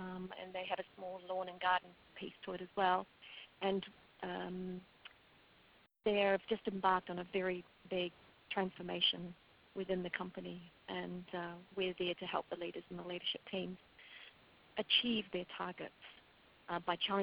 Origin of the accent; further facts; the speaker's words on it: New Zealand; moved away as an adult; now in Switzerland; I am a Kiwi who is living in Switzerland. I've been here in Switzerland now for 6.5 years